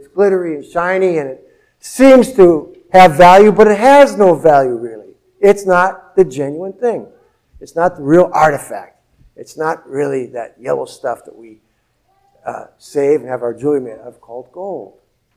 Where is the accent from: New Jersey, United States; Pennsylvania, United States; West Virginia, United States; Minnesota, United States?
Minnesota, United States; I grew up in Minnesota, down by the Iowa border.